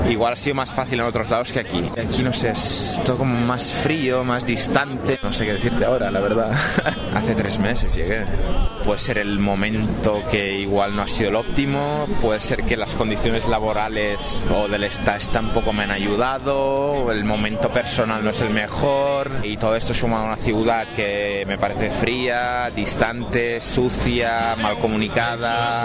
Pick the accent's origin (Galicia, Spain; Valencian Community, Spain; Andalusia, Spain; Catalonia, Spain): Catalonia, Spain; Barcelona; now in Brussels, Belgium; Tengo 28 años, soy de Barcelona y estoy aquí circunstancialmente en Bruselas haciendo un stage.